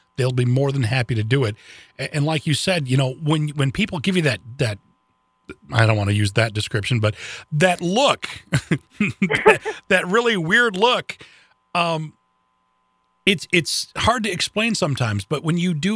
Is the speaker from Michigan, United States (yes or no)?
yes; Lansing, Michigan, United States; I'm not sure where you grew up, but I grew up in Lansing. We've got a river that runs right through the middle of town.